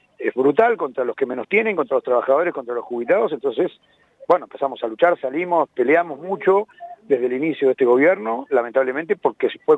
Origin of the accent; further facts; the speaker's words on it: La Quiaca, Jujuy, Argentina; nuestra caravana de acá del norte, yo salí de Jujuy, de La Quiaca